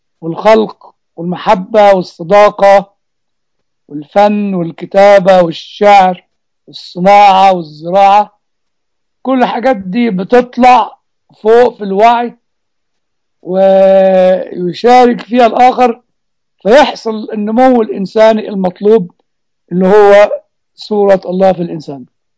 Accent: Egypt; في تعبير كان بيتقال دايما عندنا في مصر

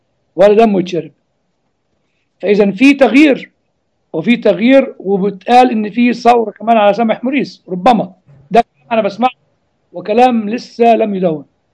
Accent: Egypt; هذا الكلام كان أول من اكتشفوا وكتبوا وقالوا عندنا في مصر اتنين

